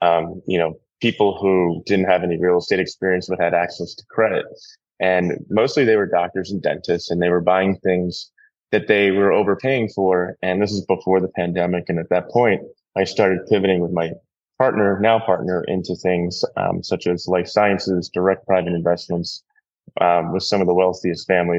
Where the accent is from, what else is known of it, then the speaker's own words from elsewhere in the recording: New York, United States; Yeah, I was born and raised in New York, raised out in Eastern Long Island, lived in New York through college and then working on Wall Street.